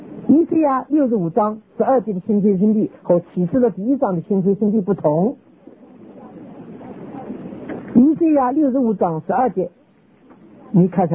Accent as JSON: {"language": "Chinese", "country": "China", "said": "像我们中国人所说的，这就是一种深深通会的一种处词"}